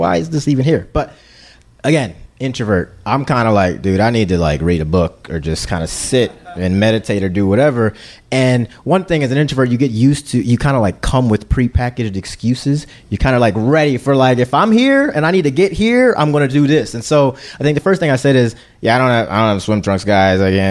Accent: Philadelphia, Pennsylvania, United States; And I'm from Philly, right? I don't know what crops are.

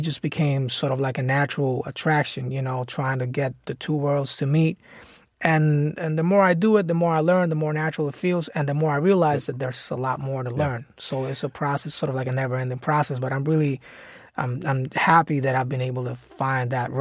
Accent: Puerto Rico; So I grew up in Puerto Rico, and I grew up around a lot of music

